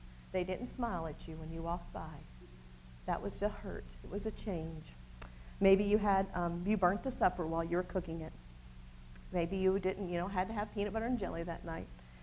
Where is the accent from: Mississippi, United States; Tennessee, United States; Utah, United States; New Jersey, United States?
Tennessee, United States; I'm originally from Tennessee